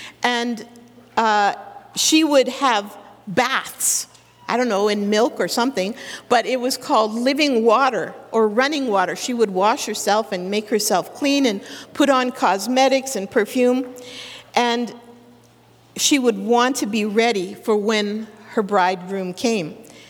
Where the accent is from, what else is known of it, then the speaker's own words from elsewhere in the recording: Sylvan Lake, Alberta, Canada; We met in Winnipeg. He was from Windsor. I'm from Sylvan Lake.